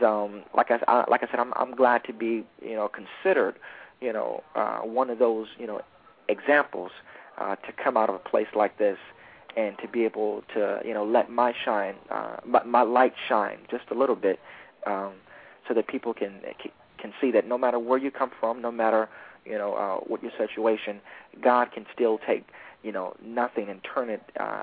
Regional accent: Flint, Michigan, United States; Well, I'm from Michigan, and I still live in Michigan.

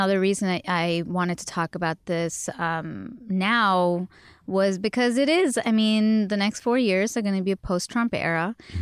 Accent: Canada; which has always been really strange for me because I'm Canadian.

